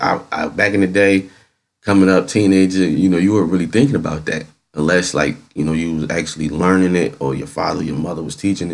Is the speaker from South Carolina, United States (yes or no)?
no; East Orange, New Jersey, United States; and I'm from East Orange, New Jersey, so it's not too far, right in the same area.